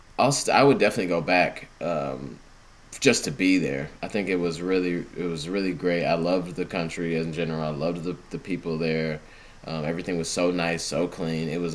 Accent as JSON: {"language": "English", "country": "United States", "said": "being like an American that doesn't know Japanese, fumbling through like, you know, stores"}